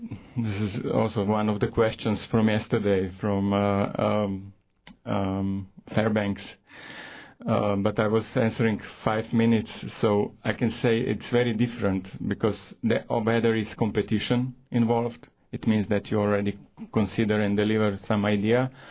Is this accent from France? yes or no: no; Slovenia; English is a second language; I'm coming from Slovenia, Europe. It's a small country, 2 million people.